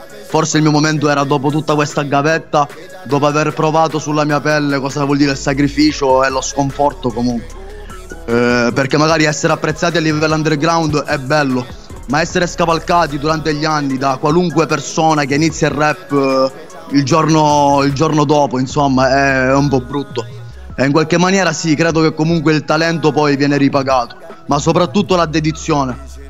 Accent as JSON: {"language": "Italian", "region": "Sicily", "country": "Italy", "accent": "Catanese", "said": "ho scritto questa canzone appunto in dialetto, nel mio dialetto, cioè quello catanese"}